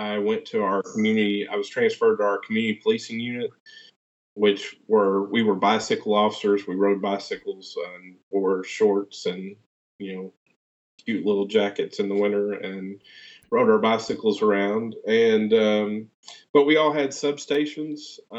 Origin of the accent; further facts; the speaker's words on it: Fort Smith, Arkansas, United States; growing up in Fort Smith, I didn't grow up in those areas. I grew up on the other side of town.